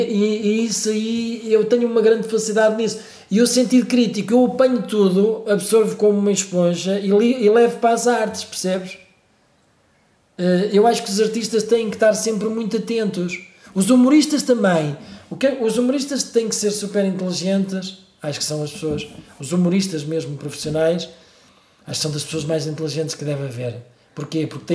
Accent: Beira, Portugal; eu fui criado na Beira, porque tu há bocado falaste da Guarda e eu sou beirão, não é?

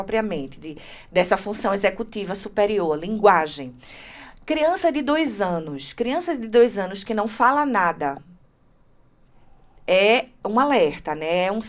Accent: Brazil; no nosso entendimento enquanto brasileiros nós não pensávamos que a escola assumiria

